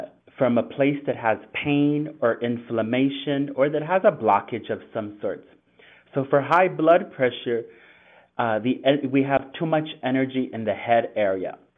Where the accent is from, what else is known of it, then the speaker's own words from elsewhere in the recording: California, United States; now in Toronto, Canada; Yes, I'm originally from California.